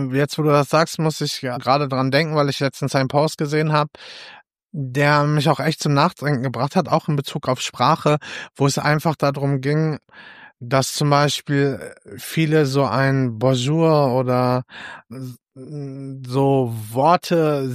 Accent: North Rhine-Westphalia, Germany; ich bin gerade im Ruhrgebiet aufgewachsen, so für mich ist das irgendwie auch schon normal, diese Sprachen zu hören

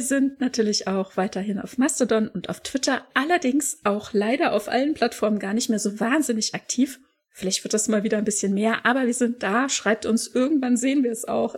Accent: Germany; Also das sind ja wir vor allem als Deutsche, als große Synchronisationsnation auch nicht unbedingt immer so gewohnt, dass alles so lippensynchron ist

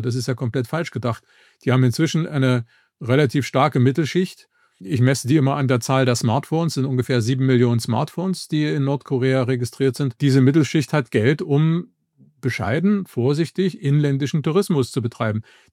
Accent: East Germany, Germany; Also ich bin selber aus der DDR, war 21. zum Zeitpunkt der Wiedervereinigung

